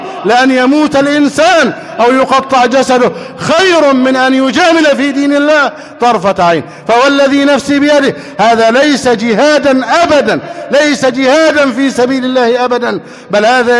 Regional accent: Egypt; اللهم احفظ بلدنا مصر أمنا أمانا، سخاء رخاء.

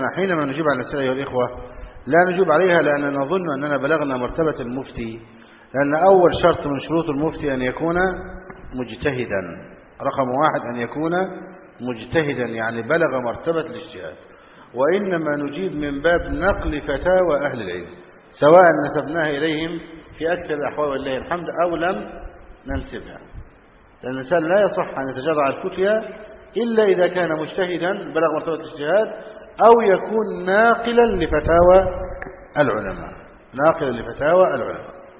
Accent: Egypt; والفول هو الوجبة الأساسية عندنا في مصر، الفول والطعمية

